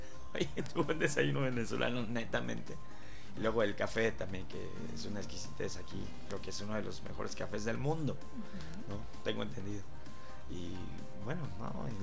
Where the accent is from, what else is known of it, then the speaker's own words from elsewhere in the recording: Juchitán, Oaxaca, Mexico; allá en la heroica ciudad de Juchitán, que es mi ciudad natal, en Oaxaca.